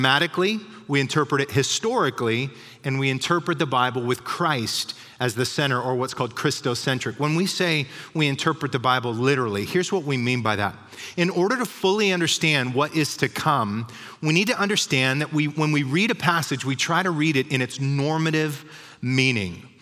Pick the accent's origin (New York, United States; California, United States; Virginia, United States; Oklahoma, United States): California, United States; Clovis; When I was a kid, we grew up in Clovis. I used to live off of the canal bank down there off of Knees by Dry Creek School. And we didn't have a lot.